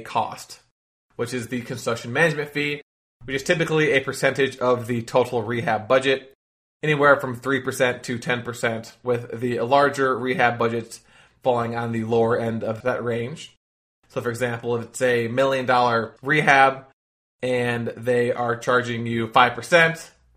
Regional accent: Tampa, Florida, United States; I am from Tampa, Florida.

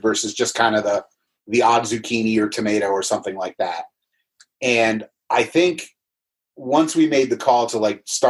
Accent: New Jersey, United States; I grew up in New Jersey, the western part of the state, so not necessarily, you know, parking lots and pavement like a lot of people think most of New Jersey is.

